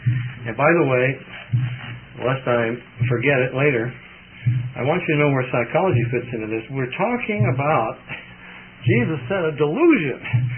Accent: Oregon, United States; And I come from Oregon, and we got a sacred owl out there, you know.

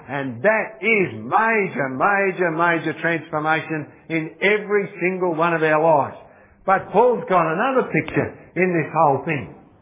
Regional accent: Australia; born there; I'm fair dinkum Australian. I was born in Australia.

